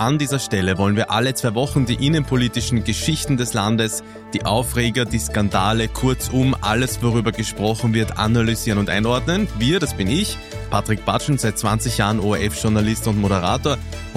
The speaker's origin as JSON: {"language": "German", "country": "Austria", "said": "Warum ist das bei uns in Österreich so eine heilige Kuh wie Mozartkugeln"}